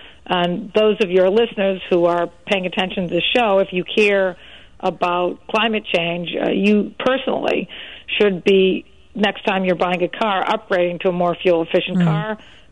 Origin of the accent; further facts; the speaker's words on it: United States; And I resent the fact as an American that our own environmental organizations are pressing a foreign country to have a climate policy